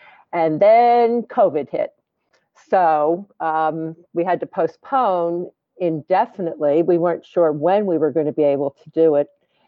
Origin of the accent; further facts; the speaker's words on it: Florida, United States; Okay, we are from Florida, even though I'm in Arizona right now, but we're from Florida. We live along the coast of Florida, and Betsy and I walk the beach all the time.